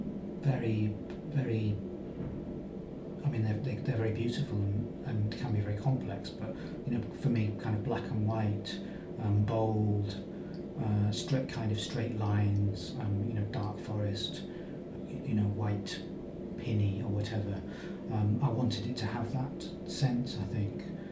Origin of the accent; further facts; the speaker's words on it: North West England, United Kingdom; I grew up on the border, you know. Mm-hmm. I grew up in the Great Border City, as it's called